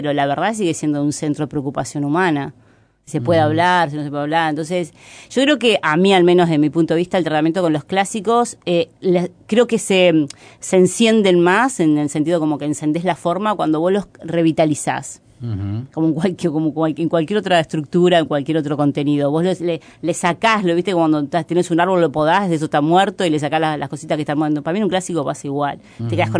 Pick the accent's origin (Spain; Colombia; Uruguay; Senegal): Uruguay; me parece que habla muy bien en el lugar que estamos como uruguayos, ¿no?